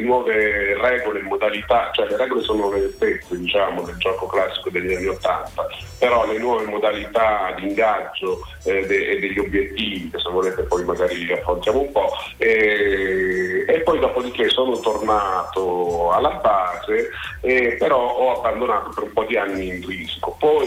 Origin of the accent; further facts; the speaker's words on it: Termoli, Molise, Italy; Io che sono molisano di Termoli, sto cercando di fondare un club qui da me